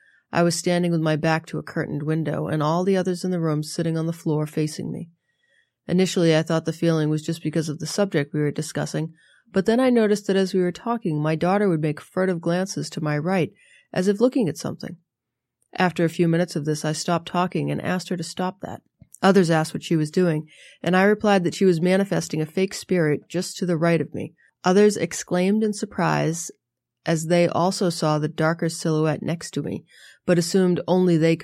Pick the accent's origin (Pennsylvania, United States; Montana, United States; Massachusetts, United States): Massachusetts, United States; accent: Boston; my gravelly Boston accent